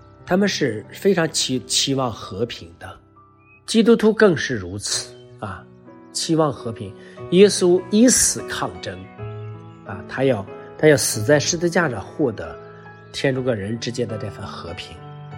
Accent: China; 我们中国人说，好人不长寿，坏人活千年啊

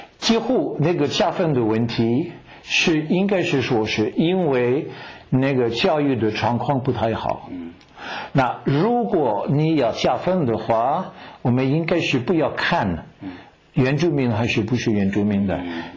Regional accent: France; also born or lived in Ireland / Hong Kong; 我的英文口音是怎么说，如我讲英文的人不会知道我是法国人、啊，对，但是他们不知道我是哪里人，所以不是我就是我学英文，当然是在现在法国

